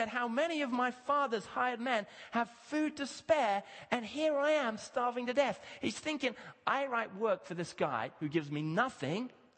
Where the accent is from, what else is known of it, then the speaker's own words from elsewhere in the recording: Kenya; I grew up in Kenya, I think it's 100,000 street kids in Nairobi.